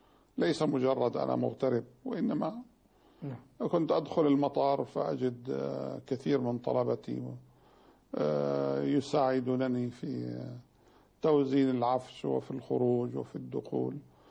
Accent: Palestine; also born or lived in Kuwait / Saudi Arabia; now in Jordan; وذهبت إلى الكويت واستوطنت الكويت أكثر مما عشت في قريتي.

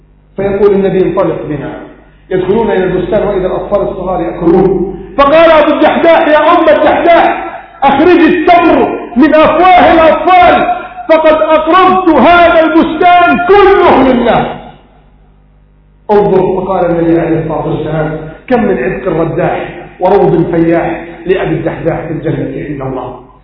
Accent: Egypt; بلدنا مصر

